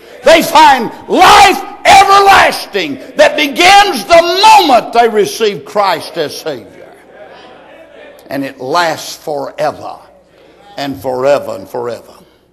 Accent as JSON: {"language": "English", "country": "United States", "said": "As an independent Baptist and as an American who is proud that, I'm proud of that document known as the Declaration of Independence."}